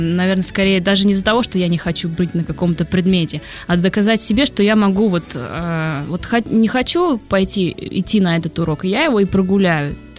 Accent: Uzbekistan; now in Moscow, Russia; Я приехала из Узбекистана.

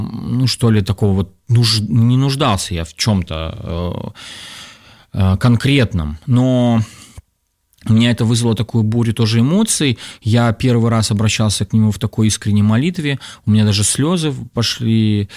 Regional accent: Turkistan Region, Kazakhstan; now in Saint Petersburg, Russia; я приехал из Южного Казахстана, вот, и приехал, чтобы начать учиться в политехе питерском. Пришел я к Богу там же, в Южном Казахстане

